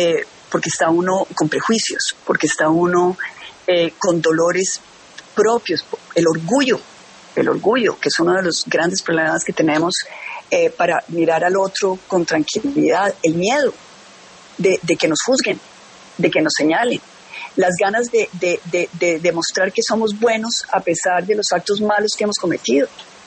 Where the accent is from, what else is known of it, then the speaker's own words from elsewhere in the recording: Colombia; Pero yo creo que nosotros todos, en el fondo, como colombianos